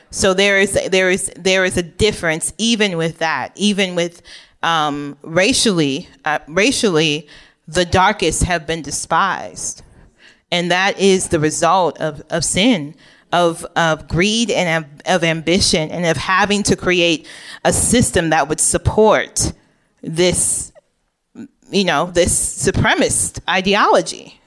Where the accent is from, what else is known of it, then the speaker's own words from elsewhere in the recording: Oak Park, Illinois, United States; I mentioned before that I grew up in Oak Park, which is like, I don't know, middle class, upper middle class neighborhood outside of Chicago.